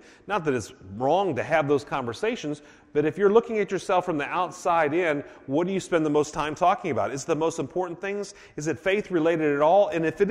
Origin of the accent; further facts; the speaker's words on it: Ohio, United States; Actually, grew up in the same city where my wife taught school. So we have affinity for that. We're from Ohio and everything.